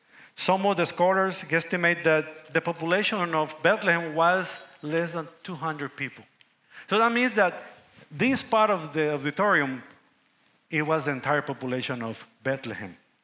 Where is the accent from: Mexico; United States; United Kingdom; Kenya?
Mexico; English is a second language; somebody like myself coming from a small town that if I say the name, you will never gonna guess, and not even in any map from Mexico, you will find my hometown. I will end up here, speaking a different language.